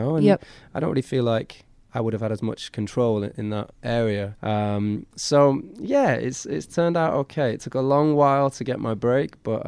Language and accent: English; Manchester, North West England, United Kingdom; So I grew up in Manchester, in England